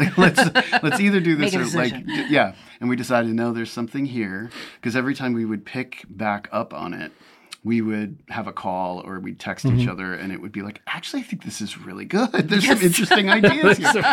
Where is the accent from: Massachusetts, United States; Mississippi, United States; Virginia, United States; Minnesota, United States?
Minnesota, United States; the contrast between this region and, as you said, I come from Minnesota, is sort of the absence of a Native presence here.